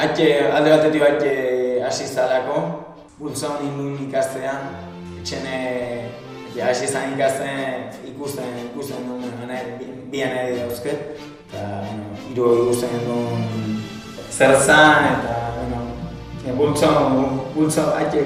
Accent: Argentina; argentinarra naiz, Bahía Blanca bizi naiz, Argentinako hiri baten

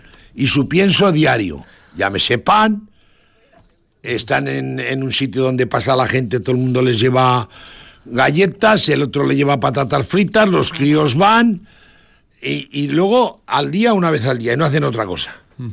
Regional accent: Artziniega, Basque Country, Spain; En Amárita, no, yo nací en Arceniega.

